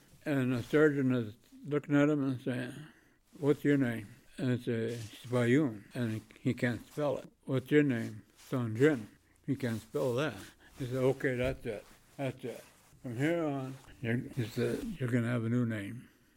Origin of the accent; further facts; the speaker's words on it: Alaska, United States; I'm from Alaska, man. Leave me alone.